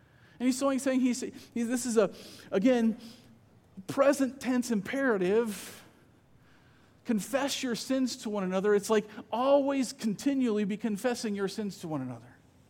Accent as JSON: {"language": "English", "region": "Iowa", "country": "United States", "said": "And the reason is because I'm from Iowa, and I cultivate patience by complaining about the weather, right?"}